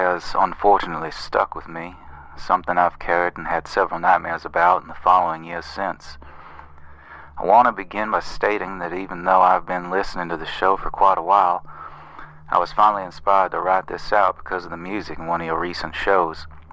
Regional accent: Texas, United States; I'm from the American South, East Texas to be specific

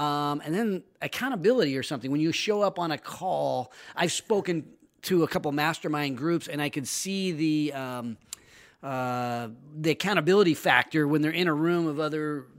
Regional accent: California, United States; So I'm this person that really loves my hometown, and you are one of the most successful people in our little hometown here, right in the South Placer, which is part of the Sacramento area.

